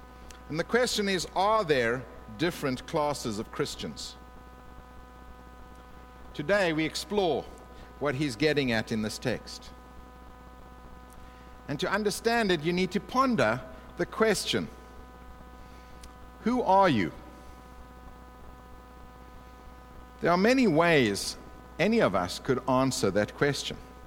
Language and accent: English; South Africa; now in Canada; I am a Canadian legally. I have a passport. But I'm also a South African. I have a South African passport. So I'm a South African Canadian. And some people would suggest I'm more South African than Canadian.